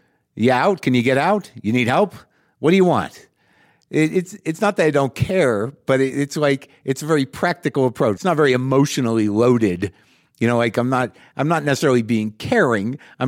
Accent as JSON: {"language": "English", "region": "New Mexico", "country": "United States", "tie": "born or raised there", "said": "I've spent a few days here in New Mexico, my hometown."}